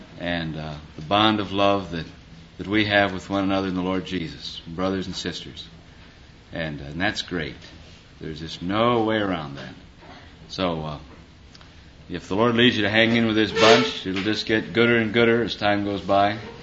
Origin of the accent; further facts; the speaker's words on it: Midwest, United States; accent: Midwestern; I appreciate your patience with me and my Midwestern accent.